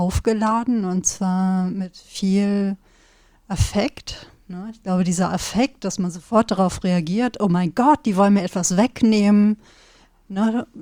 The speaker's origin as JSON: {"language": "German", "region": "North Rhine-Westphalia", "country": "Germany", "said": "ich komme ja aus dem Sauerland"}